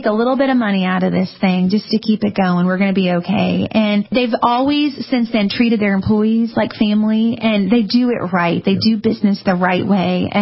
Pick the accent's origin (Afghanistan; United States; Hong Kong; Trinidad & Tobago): United States; Kansas; You know, when I was a kid growing up in Kansas, my family didn't have a lot of money